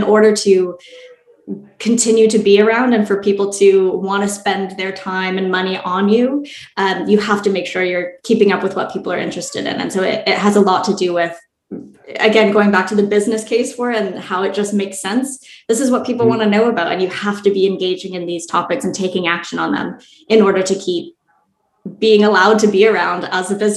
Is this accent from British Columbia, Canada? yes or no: yes; Vancouver, British Columbia, Canada; But I grew up in Vancouver, Canada, which is a city that is like within nature. So we're really close to the beaches and water, but we have the forests and the mountains.